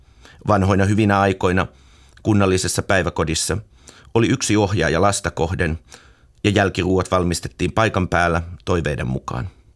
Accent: Helsinki, Uusimaa, Finland; oman kotikaupunkini konservatiivisena tunnettu Taksi Helsinki

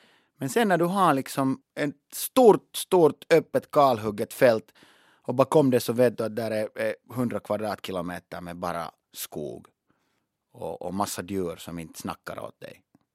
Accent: Finland; jag är finlandssvensk

